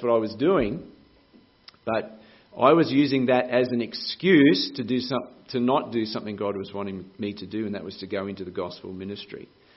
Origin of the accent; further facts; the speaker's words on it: Brisbane, Queensland, Australia; So that is where I grew up in Brisbane.